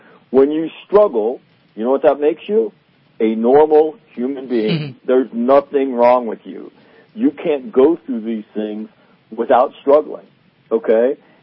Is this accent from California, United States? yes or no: yes; Sacramento, California, United States; I grew up in Sacramento